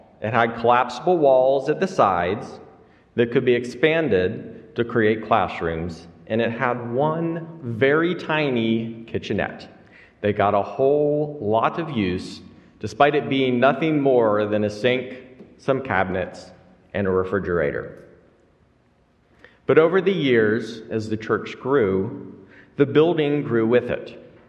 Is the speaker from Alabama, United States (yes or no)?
yes; Huntsville, Alabama, United States; accent: southern; moved away as an adult; now in Philadelphia, United States; I am not from around here. While my southern accent is not particularly strong, at least in my opinion, it does manage to show itself every once in a while. I moved to Philadelphia to attend United Lutheran Seminary, but before that, I lived in Huntsville, Alabama